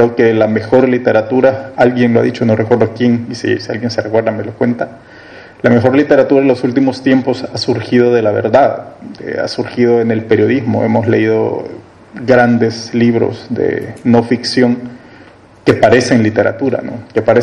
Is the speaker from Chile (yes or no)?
no; El Salvador; yo vengo de El Salvador, del periódico digital El Faro